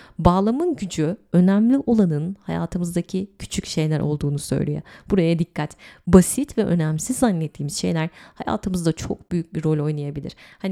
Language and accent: Turkish; Izmir, İzmir, Turkey; born there; sadece aynı şehirde doğmuşuz, İzmir'de doğmuşuz, yani tek ortak noktamız bu. Çamaşır suyuna klorak diyoruz. İnsanları sinir ediyoruz. Simide gevrek diyoruz